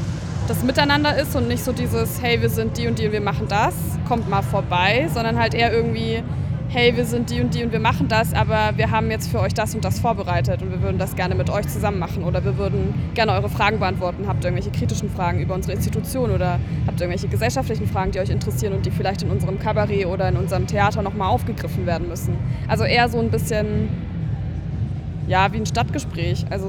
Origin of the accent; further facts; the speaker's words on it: Karlsruhe, Baden-Württemberg, Germany; born there; Bin auch gebürtige Karlsruherin, deswegen kenne ich so ein bisschen die Kulturszene in Karlsruhe.